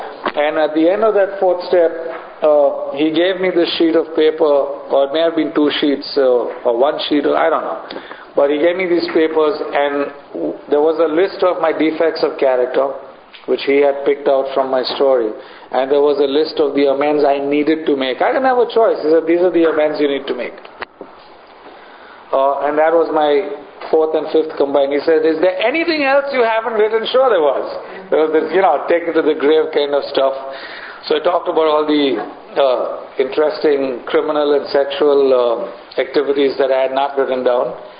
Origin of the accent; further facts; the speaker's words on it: India; I grew up in India.